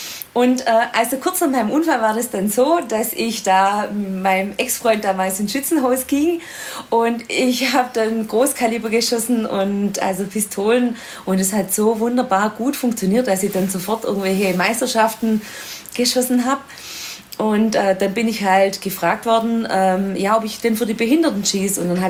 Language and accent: German; Baden-Württemberg, Germany; im Sportkreis Ostalb, also meiner alten Heimat im Schwäbischen in der Nähe von Stuttgart